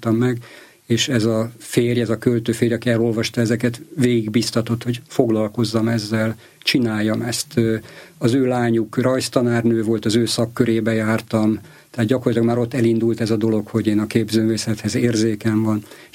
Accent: Gödöllő, Pest, Hungary; talán azért, mert gödöllői vagyok, meghatározott típusú feladatokat kaptam

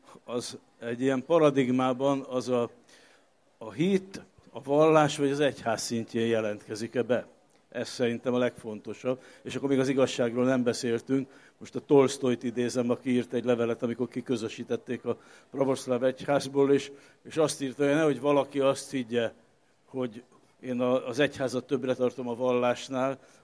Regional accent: Hungary; magyar vagyok, és nagyon családcentrikus vagyok. Tehát magyar költő vagyok

